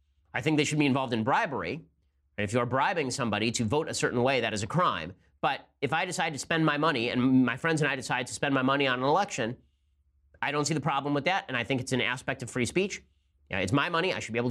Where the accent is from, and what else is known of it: Chicago, Illinois, United States; born or raised there; also born or lived in Northwest Indiana